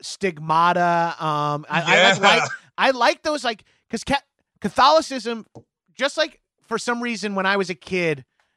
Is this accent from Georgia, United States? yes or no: no; Long Island, New York, United States; I had a bunch of Jewish friends because I'm from Long Island, so I went to a bunch of bar mitzvahs